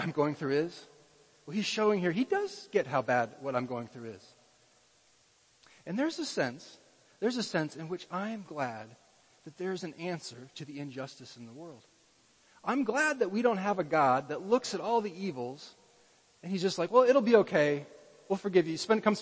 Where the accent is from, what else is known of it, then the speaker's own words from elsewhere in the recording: United States; the way I grew up in America, it's way easier for me to go on the love and the mercy side